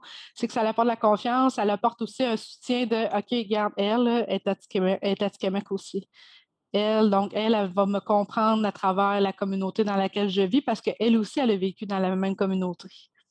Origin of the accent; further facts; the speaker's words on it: Wemotaci, Quebec, Canada; Je suis originaire de la communauté de Wemontashi. J'ai une maman qui est originaire, d'ailleurs, de cette communauté-là, qui est Atikamek. Donc, par le fait même, moi aussi, je suis Atikamek. Et j'ai un père aussi qui est québécois.